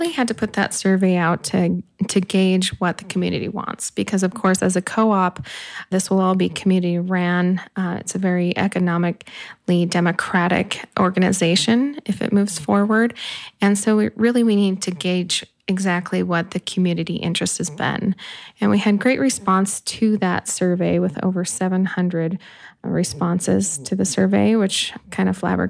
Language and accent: English; Alaska, United States; I was born and raised in Alaska, but I have now lived in Butte for over 14 years. I originally came to Butte to go to Montana Tech.